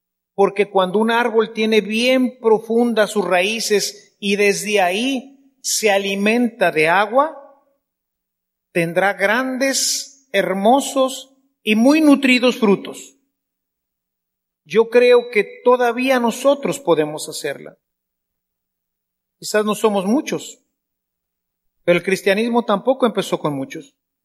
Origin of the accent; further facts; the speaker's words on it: Mexico; Somos mexicanos, comprometámonos con México.